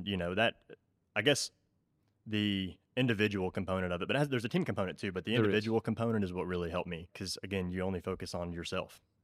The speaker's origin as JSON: {"language": "English", "town": "Huffman", "region": "Texas", "country": "United States", "tie": "born or raised there", "said": "Growing up, so I grew up in Huffman. Parents got divorced when I was 5. We moved to an apartment complex in Huffman."}